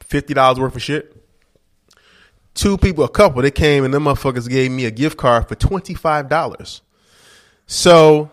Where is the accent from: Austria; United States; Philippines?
United States; Hillside, New Jersey; I'm from Hillside.